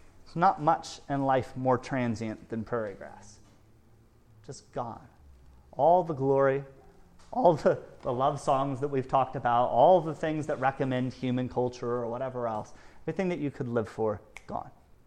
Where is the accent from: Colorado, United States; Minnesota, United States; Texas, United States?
Colorado, United States; Really, grass is not a thing here in East Tennessee. I grew up in Colorado